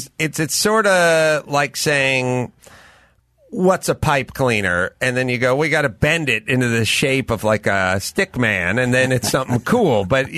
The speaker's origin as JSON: {"language": "English", "town": "North Hollywood", "region": "California", "country": "United States", "tie": "born or raised there", "said": "when I was like 10 years old and I watched these sitcoms, and I grew up in North Hollywood."}